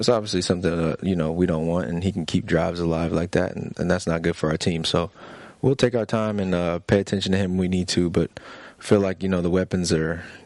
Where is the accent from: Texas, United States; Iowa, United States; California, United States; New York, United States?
California, United States; And obviously, being Californian, you know, you got great just heritage and history when it comes to the Raiders organization